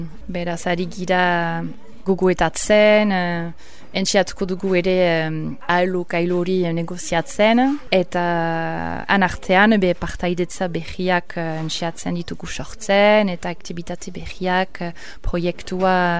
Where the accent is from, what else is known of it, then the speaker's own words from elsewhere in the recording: England, United Kingdom; born there; Basque is a second language; moved away; sortez ingelesa naiz, beraz, amak urtetan burasuekin eta izpekin jingira eletara bizitzera, eta ana honditu niz, eta frantsesa ikasi dut, lehenik